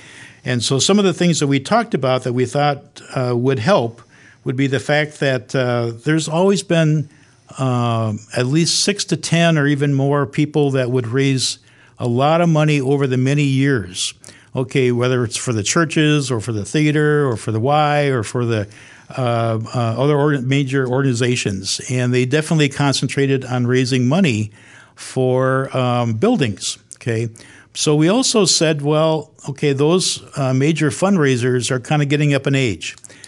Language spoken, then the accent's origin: English; Beaver Dam, Wisconsin, United States; and then, of course, myself, born and raised in Beaver Dam